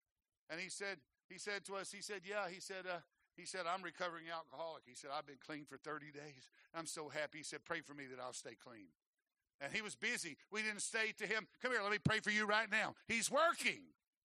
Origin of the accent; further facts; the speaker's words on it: Arkansas, United States; I know you ain't never supposed to say that, but I'm from Arkansas, so you just count that back there.